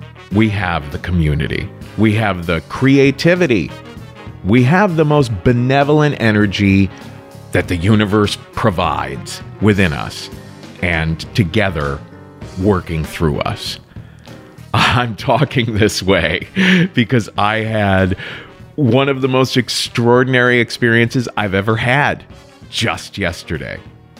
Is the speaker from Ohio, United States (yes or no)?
yes; Cincinnati, Ohio, United States; Raya Milton in my hometown, Cincinnati, were killed just last week.